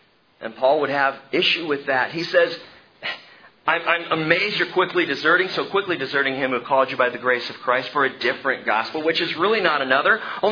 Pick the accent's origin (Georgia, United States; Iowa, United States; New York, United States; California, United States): California, United States; You know, I grew up in California. Nothing's, you know, old there. Everything's new.